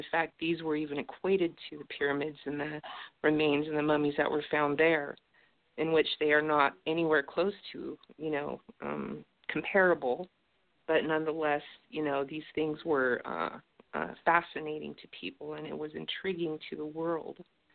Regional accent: Schurz, Nevada, United States; born there; I'm Northern Paiute. I'm half Paiute. My mom's full-blood Paiute, but my father's from Kentucky. I was born in Shurs

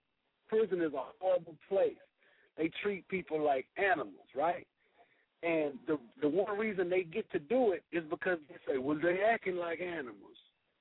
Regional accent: Houston, Texas, United States; I'm from Houston, Texas, man. Ain't no Twitter beef down here, man.

